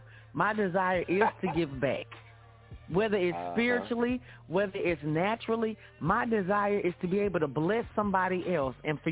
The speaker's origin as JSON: {"language": "English", "town": "Dallas", "region": "Texas", "country": "United States", "tie": "born or raised there", "said": "I'm a native from Dallas, Texas."}